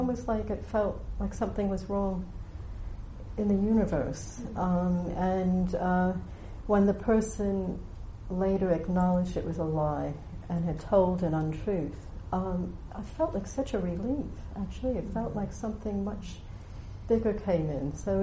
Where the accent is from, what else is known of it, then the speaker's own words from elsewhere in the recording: United States; You know, when I was growing up in America, we were drilled with the story of George Washington as a young boy